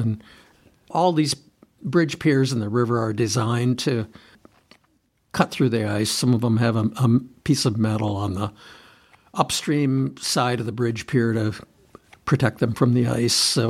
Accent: Traverse City, Michigan, United States; I grew up in Traverse City in the northwest part of the Lower Peninsula on the west side of the state. And so we had a lot of lake effect snow there.

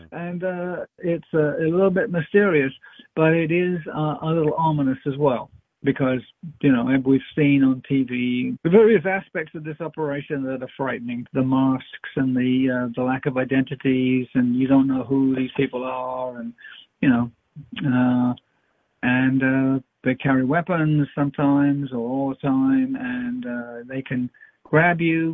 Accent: England, United Kingdom; now in United States; I was born. But I grew up in England.

